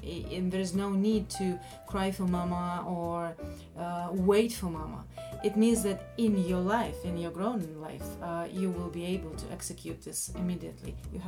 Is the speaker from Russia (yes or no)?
yes; Siberia, Russia; I'm Russian, and I come from Siberia, where the nature dictates.